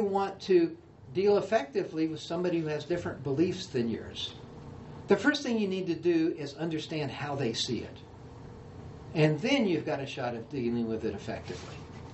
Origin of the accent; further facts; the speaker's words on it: Deep South, United States; So I grew up in the Deep South back in the days of segregation.